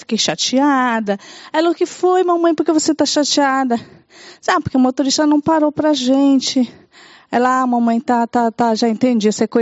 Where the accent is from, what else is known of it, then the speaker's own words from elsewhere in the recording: Belém, Pará, Brazil; eu sou da Amazônia, sou de Belém do Pará